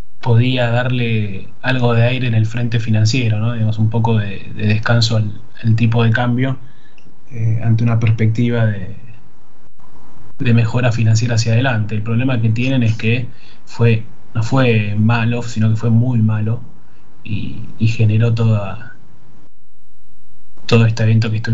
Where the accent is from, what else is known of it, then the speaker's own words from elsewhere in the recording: Argentina; A mí me frustra bastante como ciudadano argentino que esta sea la dirigencia que tenemos